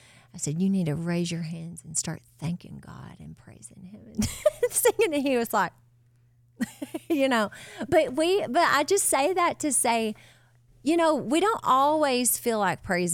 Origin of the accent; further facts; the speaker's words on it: United States; born there; I was born in America.